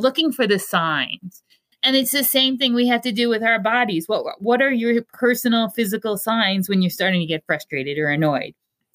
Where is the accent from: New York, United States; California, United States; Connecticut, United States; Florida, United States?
New York, United States; Long Island; I grew up on Long Island, but I learned how to drive in New York.